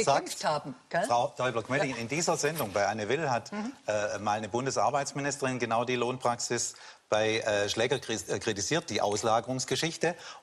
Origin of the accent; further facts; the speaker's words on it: Ehingen, Baden-Württemberg, Germany; Ich kenne auch den Anton Schlecker aus meiner Jugend in Ehingen an der Donau